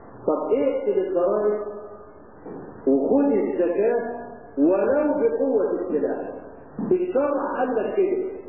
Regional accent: Egypt; احنا عادتنا كمصريين

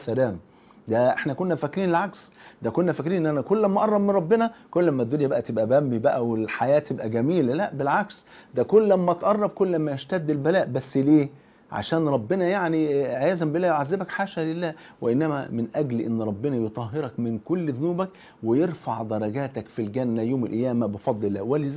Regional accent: Egypt; لأن من دخل فيما لا يعنيه سمع ما لا يرضيه، وده مثل مشهور عندنا في مصر

